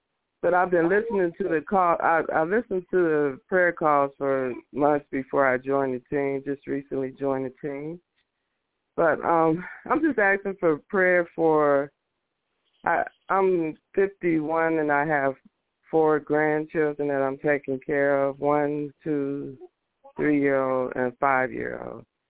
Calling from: Clarkston, Georgia, United States; I'm calling from Clarkston, Georgia.

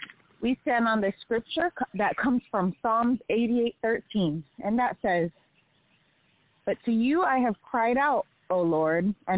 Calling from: Snellville, Georgia, United States; I am I'm greeting you from Snellville, Georgia.

